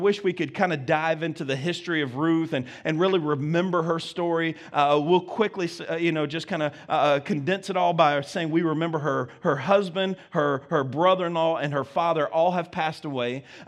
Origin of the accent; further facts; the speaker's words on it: Alabama, United States; I'm from Alabama, and people say, I can't believe you talk so fast being from Alabama. I know it. I married a Yankee, and she taught me how to do this.